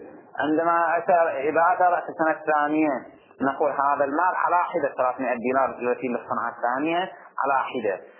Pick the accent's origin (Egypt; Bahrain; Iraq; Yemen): Bahrain; الراتب إحنا عندنا في البحرين شهري.